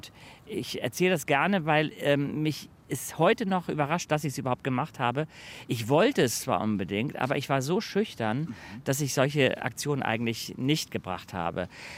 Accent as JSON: {"language": "German", "region": "Hamburg", "country": "Germany", "tie": "born or raised there", "said": "ich bin in Altona eigentlich aufgewachsen. Okay. Dann umgezogen nach Eimsbüttel bzw. ins Generalsviertel, Gneisenaustraße."}